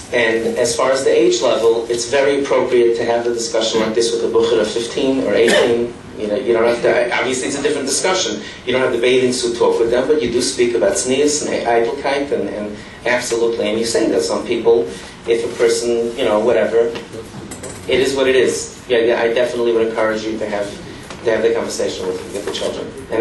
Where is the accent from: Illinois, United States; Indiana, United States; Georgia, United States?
Indiana, United States; Muncie; In Muncie, my hometown of Muncie, kids are still hitching from the ages of 9, 10 years old.